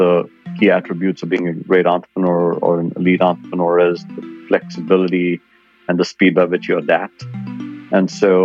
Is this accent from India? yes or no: yes; India; moved away as an adult; now in United States; I grew up in India.